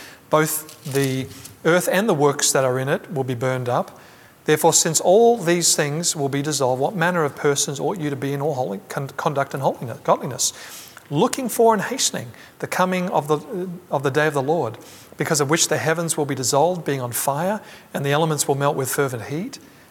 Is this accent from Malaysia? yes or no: no; Australia; Pastor Mike, you're from England, I'm from Australia, and there's a big ocean between these countries